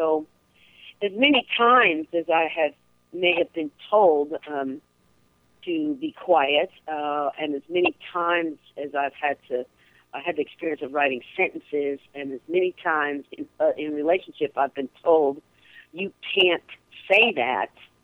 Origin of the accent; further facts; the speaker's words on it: the South, United States; how has growing up in the South influenced my voice